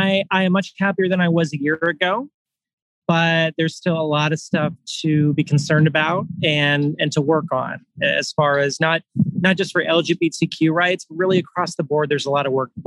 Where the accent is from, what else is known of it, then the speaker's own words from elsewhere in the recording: Texas, United States; You know, I'm from Central Texas. I served in the military. I love my country